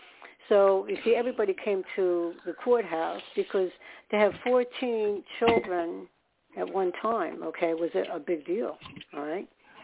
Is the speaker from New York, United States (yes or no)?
yes; New York, United States; born there; I was born in New York, so I was comfortable in the city. I'm more of a city person.